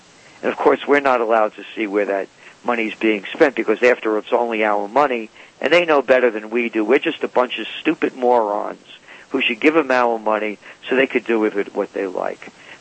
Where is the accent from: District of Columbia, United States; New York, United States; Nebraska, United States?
New York, United States; accent: New York; I live north of New York City. And I know, I'm a New Yorker, I mean, in case you can't tell by my accent.